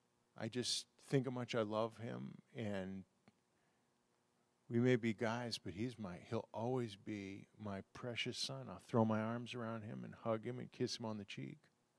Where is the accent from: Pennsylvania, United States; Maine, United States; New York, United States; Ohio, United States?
Maine, United States; I'm originally from Maine, and Maine people aren't exactly cuddly.